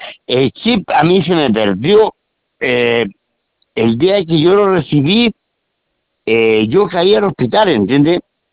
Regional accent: Melipilla, Santiago Metropolitan Region, Chile; yo soy de Melipilla

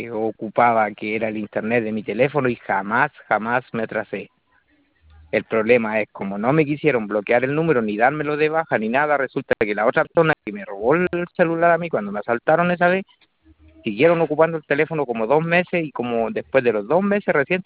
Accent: Talca, Maule, Chile; yo soy de Talca

